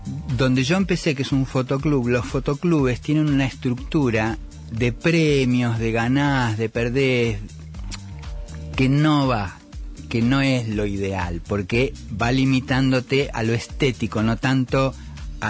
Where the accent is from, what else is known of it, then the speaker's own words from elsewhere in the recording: Caballito, Buenos Aires, Argentina; yo nací en Caballito, al lado de la cancha, y hice toda mi infancia y adolescencia en Ferro